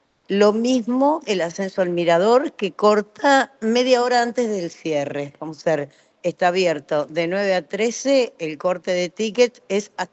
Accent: Buenos Aires, Argentina; Claro, yo soy de provincia de Buenos Aires.

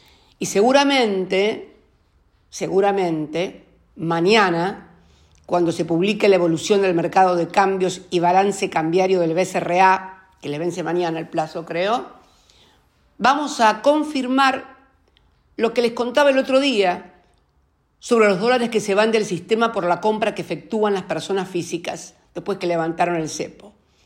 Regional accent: Argentina; yendo a otras de las cuestiones que nos deben ocupar tanto como argentinos y como militantes

